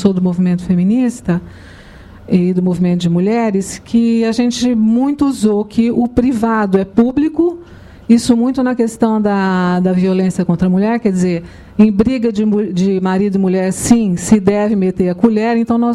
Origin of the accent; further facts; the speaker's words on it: São Paulo, Brazil; eu já tinha me apresentado, eu sou de São Paulo